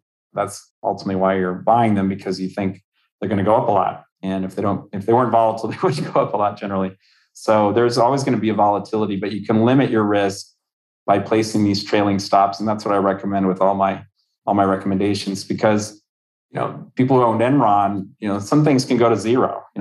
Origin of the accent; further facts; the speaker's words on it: Texas, United States; I grew up in Texas, but California, you know, the weather is pretty darn good.